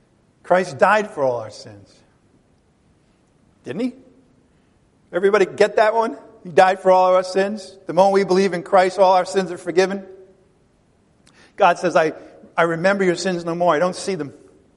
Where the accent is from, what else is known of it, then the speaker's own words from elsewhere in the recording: New England, United States; But I come from New England, where I told you this last week.